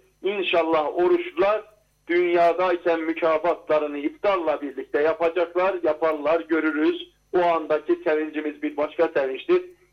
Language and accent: Turkish; Erzincan, Turkey; Evet. Ben Erzincanlıyım.